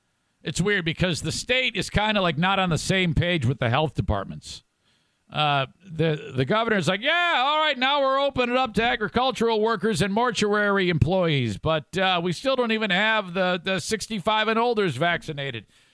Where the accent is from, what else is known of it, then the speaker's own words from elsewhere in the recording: Warren, Michigan, United States; Guys walking around in my hometown of Warren, Michigan. Seriously, this is like 2 miles from where I grew up.